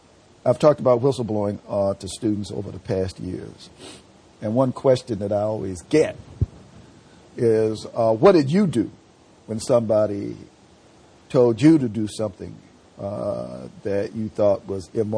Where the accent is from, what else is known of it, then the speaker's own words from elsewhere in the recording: the South, United States; accent: southern; If you have a lot of conflicts, my southern accent creeps.